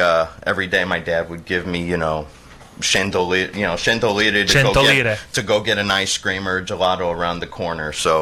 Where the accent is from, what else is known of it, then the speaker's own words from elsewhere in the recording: St. Louis, Missouri, United States; I'm a St. Louis native. Lived here my whole life. Grown up in South County and work in the city.